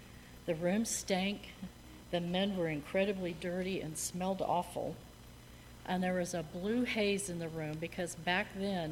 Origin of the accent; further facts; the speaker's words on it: Oregon, United States; also born or lived in Bluffton, Ohio; I was born in Bluffton, Ohio, and the family moved to Oregon 3 weeks later.